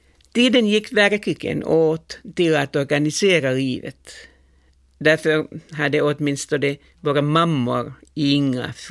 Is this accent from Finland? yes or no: yes; Helsinki, Uusimaa, Finland; Jag kommer från Kallio, Berghäll i Helsingfors, som var en traditionell arbetarstadsdel. Min familj var fattig